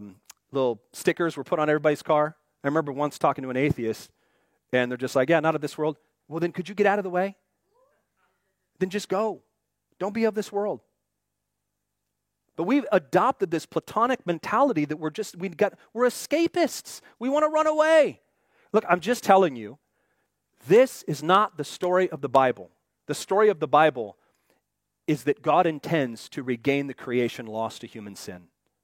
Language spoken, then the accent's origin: English; Pacific Northwest, United States; You know, I grew up in the Northwest, so our thing was bears.